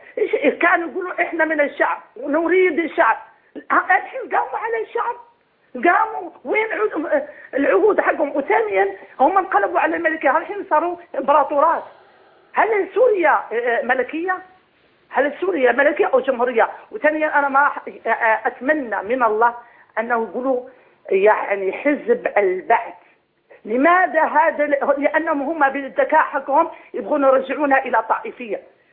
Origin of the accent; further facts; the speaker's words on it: Morocco; now in Saudi Arabia; وكعربية مسلمة أفتخر، أنا أصلي مغربية مقيمة في السعودية.